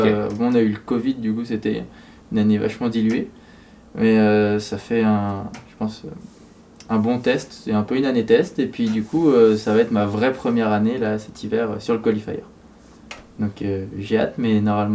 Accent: Annecy, Auvergne-Rhône-Alpes, France; je suis un freerider, évidemment, de Lacusa, c'est pour ça que je suis là. Et puis, en fait, à la base, je viens d'Annecy, mais j'ai fait tous mes hivers à Lacusa.

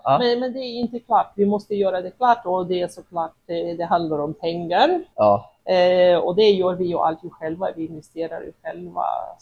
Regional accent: Almaty, Kazakhstan; now in Sweden; jag kommer från Almata.

